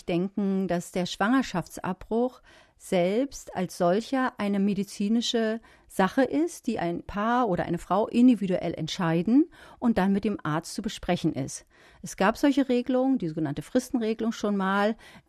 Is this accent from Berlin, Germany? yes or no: yes; Berlin, Germany; Und das ist uns als Berliner aktive Feministinnen natürlich schon eine ziemliche Herausforderung.